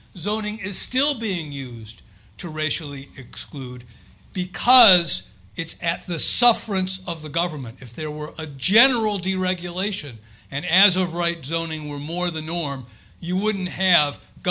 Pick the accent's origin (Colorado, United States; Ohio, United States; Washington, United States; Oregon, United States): Ohio, United States; Cleveland; I'm from Cleveland. Believe me, there's no housing crisis.